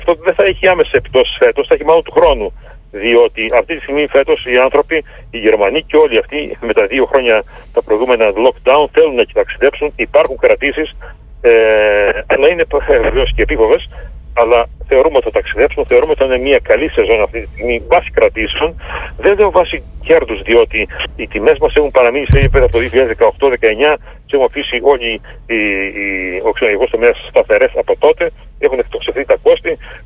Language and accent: Greek; Greece; Για όλη τη δημόσια περιουσία είναι ντροπή μας, πραγματικά ως Έλληνες το λέμε.